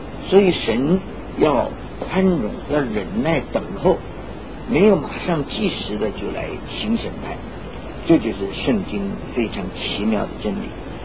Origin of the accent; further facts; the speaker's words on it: China; 我们中国人常常说，一个做母亲的打儿子，打在儿身，痛在娘心